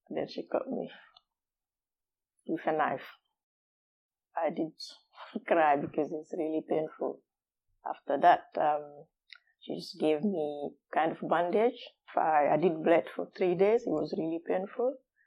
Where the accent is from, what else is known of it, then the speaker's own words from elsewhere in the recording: Labé, Labé Region, Guinea; moved away as an adult; also born or lived in Conakry; I was born in Labé. It's a town that is 5 hours drive from Conakry, the capital. Grew up there with my mom and dad and my siblings. Then I had my primary school in Labé as well.